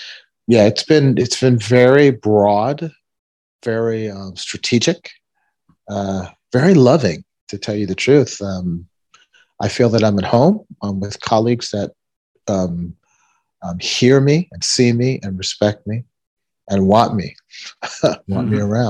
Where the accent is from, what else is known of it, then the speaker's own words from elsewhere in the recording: Florida, United States; I'm from South Florida, so I interned and then later was in the studio